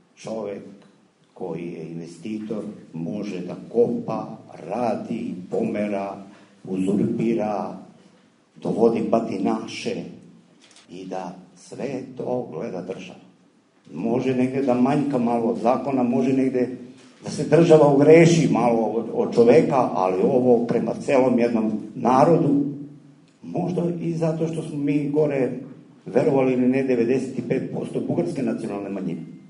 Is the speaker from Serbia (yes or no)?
yes; Rakita, Southern and Eastern Serbia, Serbia; Ja dolazim evo vama iz Rakitu da čujete našu muku.